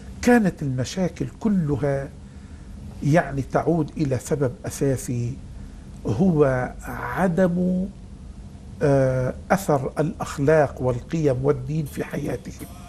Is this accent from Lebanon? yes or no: yes; Lebanon; والأمر الثاني بلدي لبنان، يعني أعيش همه صباح مساء